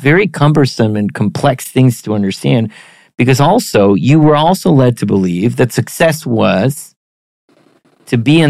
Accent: Costa Rica; now in United States; I'm also an immigrant. I come from Costa Rica.

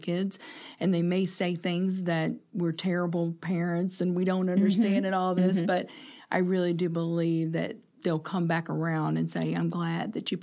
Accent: Kentucky, United States; We're originally from Kentucky, as I said, but we've made this our home.

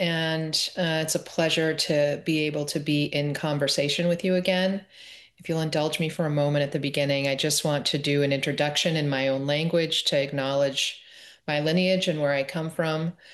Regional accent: Maine, United States; I am Bear Clan from the Penobscot Nation and Crow Clan from the Passamaquoddy Tribe at Zibayik.

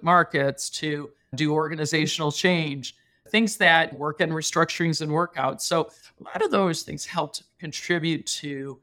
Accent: Midwest, United States; I grew up in the Midwest, it was becoming a very difficult environment to grow a business.

